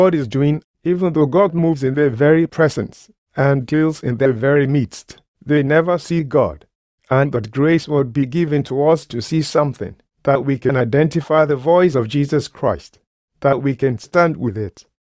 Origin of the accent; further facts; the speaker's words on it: Nigeria; because I am from Nigeria, from Africa. He could have just left me there